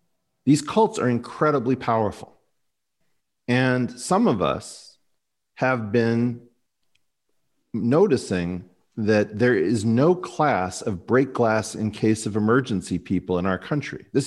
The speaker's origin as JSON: {"language": "English", "country": "United States", "said": "And I don't believe in doing that through monarchy because I'm an American."}